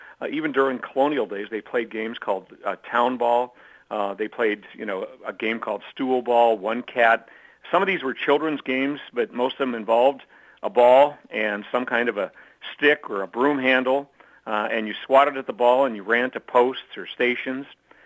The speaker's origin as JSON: {"language": "English", "town": "Des Moines", "region": "Iowa", "country": "United States", "tie": "born or raised there", "said": "going back all the way to my childhood, growing up in Des Moines with three brothers, we all had paper routes"}